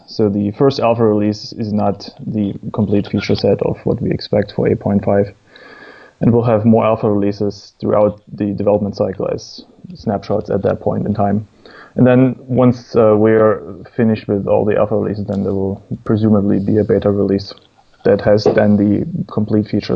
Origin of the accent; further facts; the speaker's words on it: Germany; also born or lived in United States; now in Finland; No, I'm not from Finland. I'm from Germany originally. I have also lived in the States for about 5 years, and I moved to Finland a year ago, pretty much exactly, to get married.